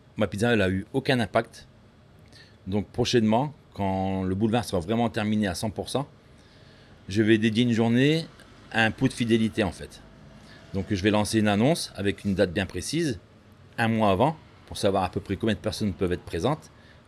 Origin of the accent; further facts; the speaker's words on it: Liévin, Hauts-de-France, France; nous sommes nés en France. Donc moi, en Italie, j'y retourne voir ma famille, mais je suis natif de Liévin, en fait.